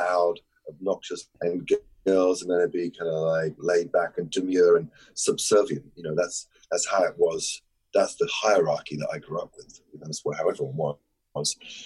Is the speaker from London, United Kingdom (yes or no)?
yes; London, United Kingdom; where I grew up in, I grew up in North London and was very, very homophobic.